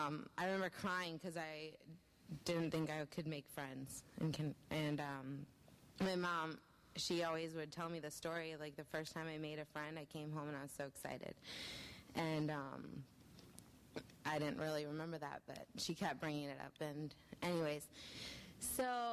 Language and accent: English; Bradenton, Florida, United States; born there; I was born in Bradenton, Florida.